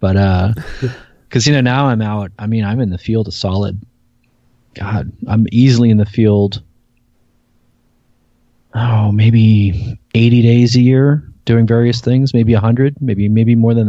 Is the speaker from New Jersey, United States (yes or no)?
yes; Westfield, New Jersey, United States; And I grew up in the New York metro area in central New Jersey in a place called Westfield.